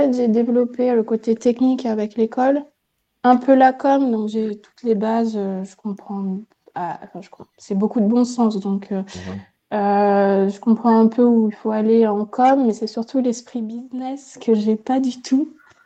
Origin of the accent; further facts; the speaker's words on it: Auvergne-Rhône-Alpes, France; now in Lyon, France; Non, je viens du Vercors.